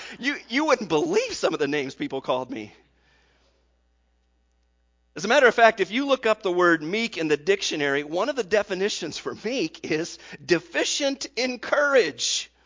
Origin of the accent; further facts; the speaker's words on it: United States; I think I'm a pretty stereotypical American type of guy. I think I'm an American guy that kind of fits in a rural setting.